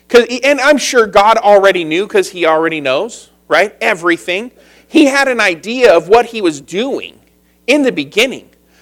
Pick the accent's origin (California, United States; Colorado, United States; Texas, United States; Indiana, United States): California, United States; Riverside; I grew up in Riverside.